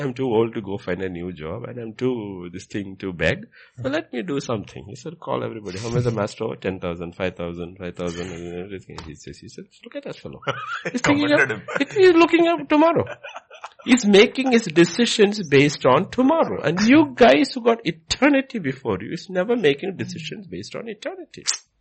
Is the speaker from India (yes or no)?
yes; India; Because I'm Indian by birth.